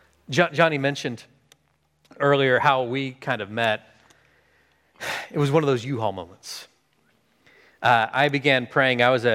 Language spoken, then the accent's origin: English; Texas, United States; And I'm from Texas, and you know who does really well in the mud?